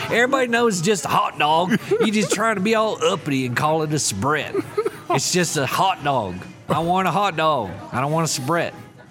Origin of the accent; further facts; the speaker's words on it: the South, United States; accent: deep southern; At the time that I was there, I was living in Georgia. And so I had still my deep southern accent and the whole thing.